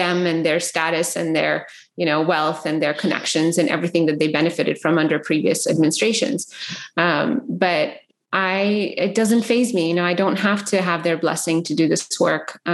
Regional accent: Canada; now in United States; I grew up in Canada. I'm not well plugged into any Yemeni community, right, large Yemeni community in the US.

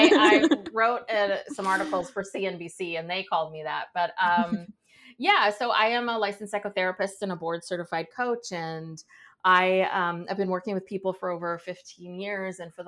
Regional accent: California, United States; now in San Francisco Bay Area, United States; I'm a Northern California girl I live in the San Francisco Bay Area.

